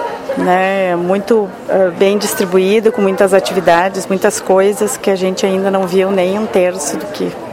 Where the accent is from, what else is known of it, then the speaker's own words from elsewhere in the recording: Ijuí, Rio Grande do Sul, Brazil; Eu sou de Ijuí, no Rio Grande do Sul.